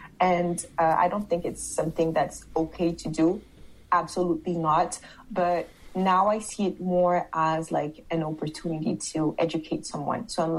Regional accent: Senegal; oh, I'm from Senegal, but why are you so light?

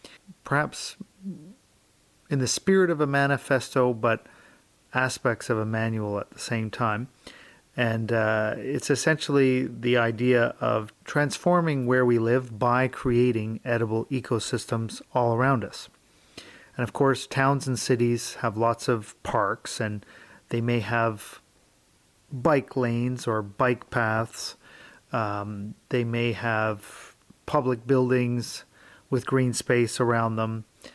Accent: Sainte-Anne-de-Bellevue, Quebec, Canada; in my hometown of St. Anne de Bellevue

